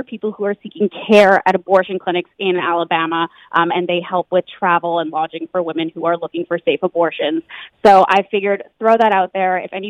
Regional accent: Vancouver, British Columbia, Canada; now in Los Angeles, United States; So I'm from Vancouver originally and I moved to Los Angeles

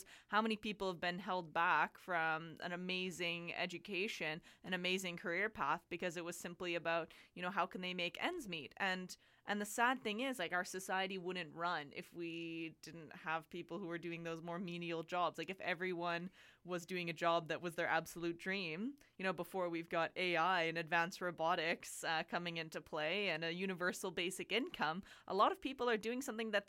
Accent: United States; I grew up in the States

